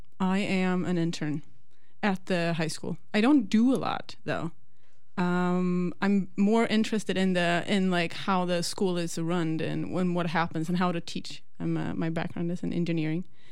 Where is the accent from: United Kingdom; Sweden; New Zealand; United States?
Sweden; accent: Swedish; I come from Sweden. That's the beautiful accent.